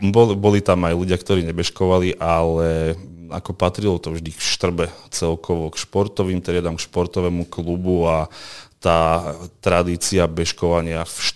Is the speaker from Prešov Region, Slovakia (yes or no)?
yes; Štrba, Prešov Region, Slovakia; Áno, pochádzam zo Štrby